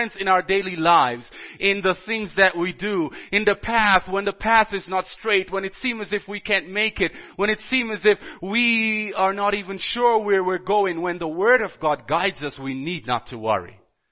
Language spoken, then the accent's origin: English; Jamaica; also born or lived in Dominican Republic; I grew up in Jamaica. I remember lamps.